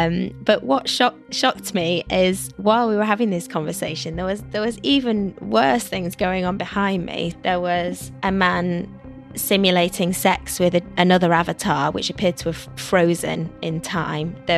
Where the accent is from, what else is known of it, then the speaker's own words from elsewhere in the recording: London, United Kingdom; From London.